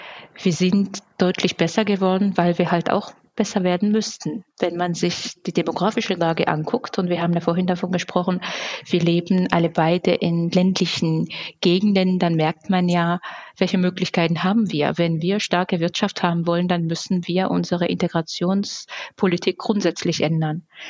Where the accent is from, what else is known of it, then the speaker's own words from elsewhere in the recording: Georgia; now in Germany; ich komme ja aus Georgien und in Georgien sagt man, Gast ist der König.